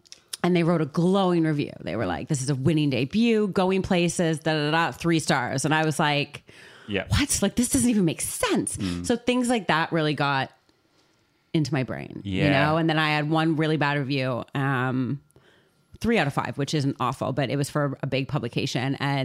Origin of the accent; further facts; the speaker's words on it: Toronto, Ontario, Canada; but I'm from Toronto, sure.